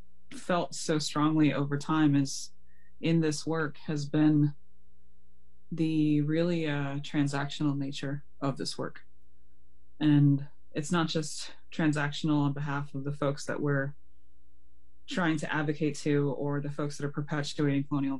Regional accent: Ontario, Canada; calling you from Anishinaabe territories. I'm an Anishinaabe person. My homeland is actually here. That's where I'm coming from today.

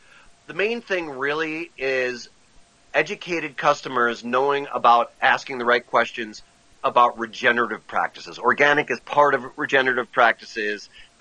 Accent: New Mexico, United States; My home state is New Mexico, but I work in hemp and cultivate hemp in a number of places around the world.

